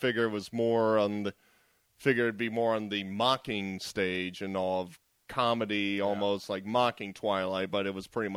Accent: Morrisville, Pennsylvania, United States; I'm not from the South. I am from Morrisville, Pennsylvania, which is about 20 minutes away from Philadelphia, PA.

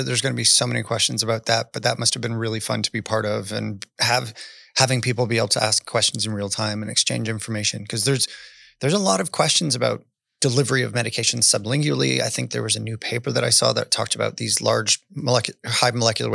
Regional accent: Canada; I am from Canada

